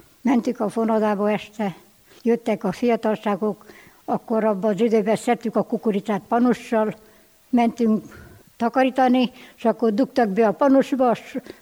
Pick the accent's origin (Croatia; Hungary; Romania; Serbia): Romania; Pusztakamarás, Cluj County; Jártunk minden vasárnap, mert Pusztakamaráson születtem, ódavalosi vagyok, és minden vasárnap szoktunk menni rendesen a templomba.